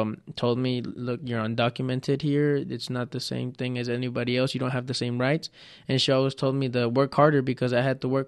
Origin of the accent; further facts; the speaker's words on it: Marion, North Carolina, United States; also born or lived in Veracruz, Mexico; I was born in Veracruz. And then like, then you're from Mexico. I'm like, no, I was raised in the U.S. That is my home. And so I say I'm from Marion, North Carolina.